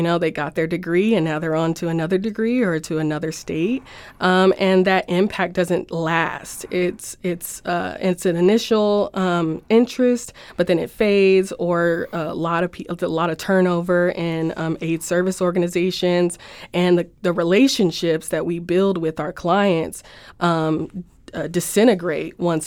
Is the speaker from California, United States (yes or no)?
yes; Los Angeles, California, United States; now in St. Louis, United States; I'm from Los Angeles and moved here for the school.